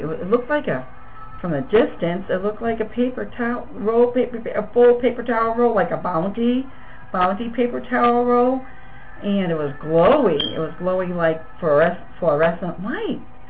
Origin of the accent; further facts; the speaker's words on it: New England, United States; accent: New England; That's my New England accent.